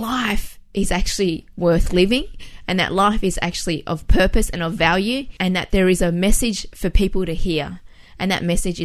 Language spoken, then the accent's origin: English; Bonnyrigg, New South Wales, Australia; I grew up in Bonnyrigg.